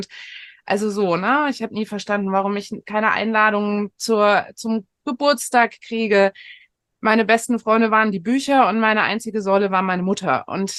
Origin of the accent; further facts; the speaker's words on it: Frankfurt am Main, Hesse, Germany; Also tatsächlich bin ich in Frankfurt am Main groß geworden.